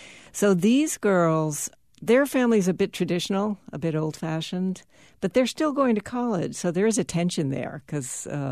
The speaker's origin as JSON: {"language": "English", "region": "Delhi", "country": "India", "tie": "born or raised there", "said": "Well, growing up in Delhi, my family had a phone and it worked."}